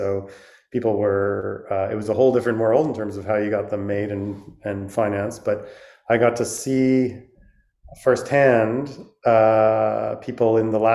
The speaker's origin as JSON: {"language": "English", "town": "Vancouver", "region": "British Columbia", "country": "Canada", "tie": "born or raised there", "said": "I grew up in Vancouver, Canada, and immediately after high school, I went traveling actually with a video camera"}